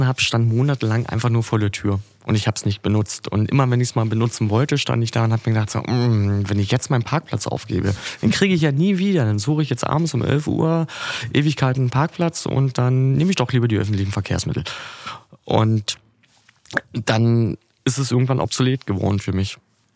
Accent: Germany; die Ingenieurskunst, worauf wir uns als Deutsche auch immer so gern berufen und sagen, oh, guck mal, was wir alles können

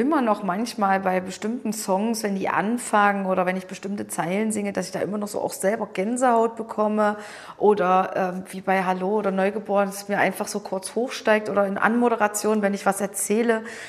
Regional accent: Dessau-Roßlau, Saxony-Anhalt, Germany; Da findet nämlich in meiner Heimatstadt Dessau-Roßlau

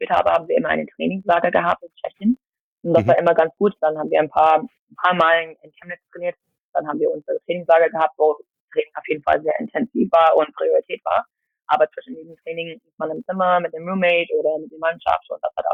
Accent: United States; German is a second language; moved away as an adult; also born or lived in Australia; now in Germany; Ich komme ursprünglich aus den USA, bin in Amerika aufgewachsen, war auch dort im College. Bin nach Deutschland gekommen, als ich 22 war

